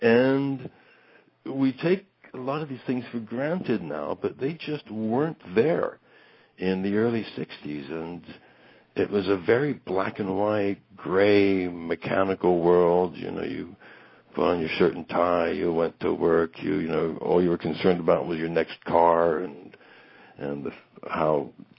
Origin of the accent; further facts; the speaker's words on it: United States; I'm American, I know.